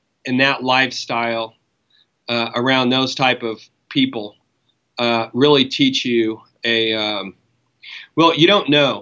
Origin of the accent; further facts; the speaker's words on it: Wamego, Kansas, United States; Yeah, so I grew up near Manhattan, Kansas, in a town called Womego. And yeah, man, grew up on a farm, farm kid